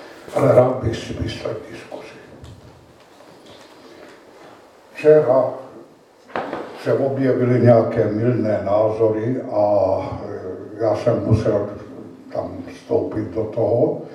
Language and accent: Czech; Slovakia; já i když pocházím ze Slovenska, ale poměrně omezeně se zabývám s tou slovenskou problematikou